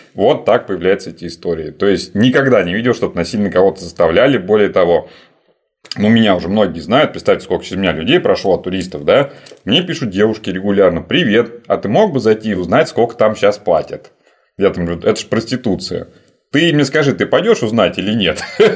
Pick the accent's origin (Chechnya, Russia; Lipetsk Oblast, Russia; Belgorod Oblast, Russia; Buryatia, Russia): Belgorod Oblast, Russia; Belgorod; Например, если по моему родному городу Белгороду, как у нас говорят